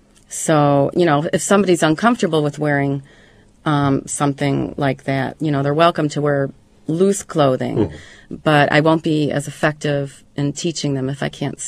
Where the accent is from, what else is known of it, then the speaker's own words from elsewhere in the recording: Illinois, United States; I grew up in a suburb of Chicago.